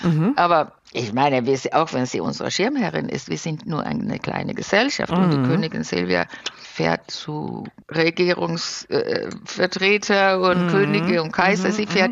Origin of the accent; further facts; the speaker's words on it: Sweden; now in Heidelberg, Germany; damals war ich noch Gemeinderätin in Stadt Heidelberg als Schwedin, ist nicht so gewöhnlich.